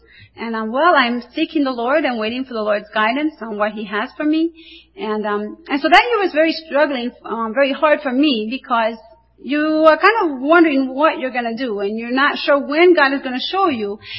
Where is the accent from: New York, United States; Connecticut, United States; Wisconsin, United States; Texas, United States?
Wisconsin, United States; now in Puerto Rico; For those of you who don't know me, I grew up in Wisconsin